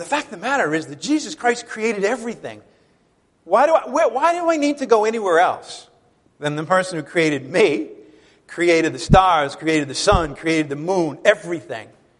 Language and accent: English; Ireland; I'm Irish. I get angry all the time.